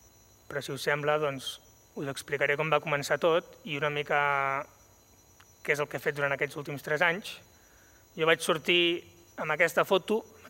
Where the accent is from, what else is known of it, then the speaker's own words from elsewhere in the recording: Banyoles, Catalonia, Spain; jo sóc originari de Banyoles, de per aquí a prop